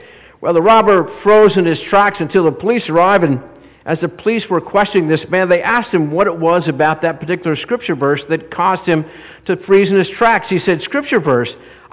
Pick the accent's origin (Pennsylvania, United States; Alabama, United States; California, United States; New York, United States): Pennsylvania, United States; I grew up in Pennsylvania, and in small town football is a big thing there